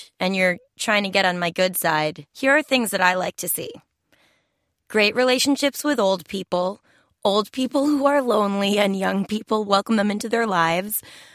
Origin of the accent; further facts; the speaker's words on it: Massachusetts, United States; I'm from Massachusetts, and I don't celebrate Christmas because I'm a Jewish American woman.